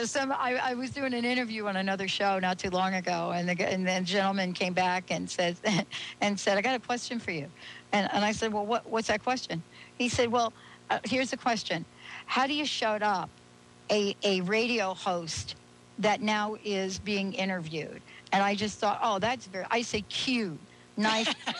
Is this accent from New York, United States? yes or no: yes; Bronx, New York, United States; I am a girl from the Bronx. You know … from the Bronx. And let me tell you how that story begins. You know, I grew up in the projects. My folks came in from another country.